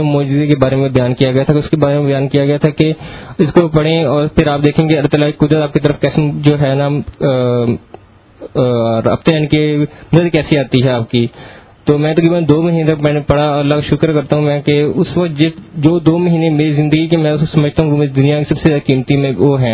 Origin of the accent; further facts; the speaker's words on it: Lahore, Punjab, Pakistan; میں لاہور سے ہوں.